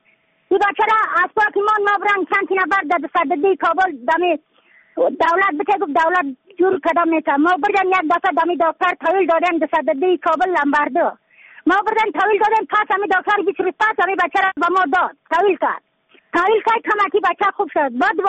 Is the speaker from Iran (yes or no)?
no; Badakhshan, Afghanistan; از بدخشان هستم، مرکز بدخشان ولسوالی اتکل پایان.